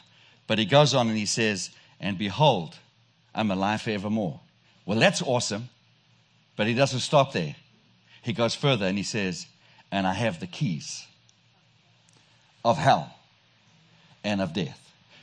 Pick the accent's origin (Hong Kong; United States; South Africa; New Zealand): South Africa; you can tell I have a strange accent. But I was sent from South Africa to teach you how to speak.